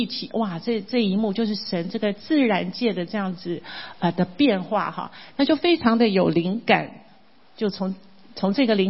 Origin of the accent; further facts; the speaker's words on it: Taiwan